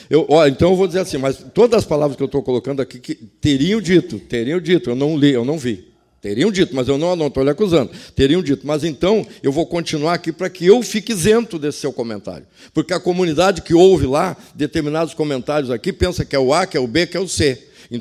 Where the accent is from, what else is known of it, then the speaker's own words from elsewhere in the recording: São Sepé, Rio Grande do Sul, Brazil; born there; now in São José do Norte, Brazil; eu não nasci em São José do Norte, não nasci de fato, nasci em São Cepé. E hoje estou aqui há quase 40 anos nessa cidade. Nunca mais saí daqui quando eu vim para cá. 1985